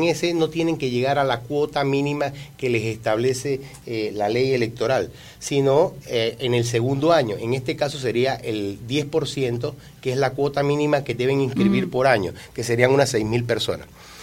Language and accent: Spanish; Panama; estas son las posiciones que uno tiene que tener como panameño, de desprendimiento